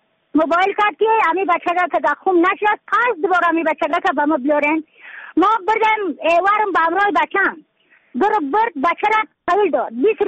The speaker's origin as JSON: {"language": "Persian", "region": "Badakhshan", "country": "Afghanistan", "said": "از بدخشان هستم، مرکز بدخشان، ولسوالی اکل پایان، قیره وینگ"}